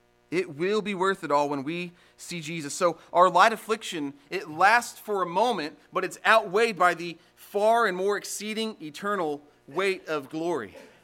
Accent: Kansas, United States; growing up in Kansas, like when I'd go to a museum there, it'd be like, well, this thing is from 1900.

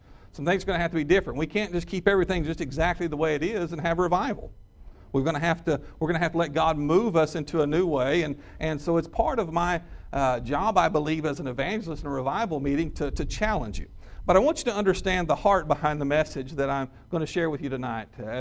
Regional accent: Vian, Oklahoma, United States; I grew up in Landmark Missionary Baptist Church in Vian, and that's the only church I've ever been a member

